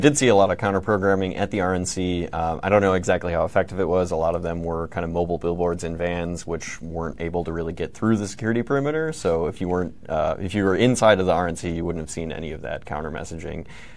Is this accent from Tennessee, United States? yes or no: no; Milwaukee, Wisconsin, United States; because I'm from Milwaukee and that's our one of our favorite beers out there